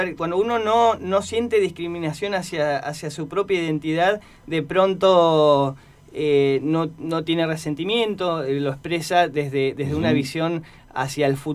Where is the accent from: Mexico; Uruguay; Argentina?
Argentina; Neuquén; yo soy de Neuquén, es bastante difícil viajar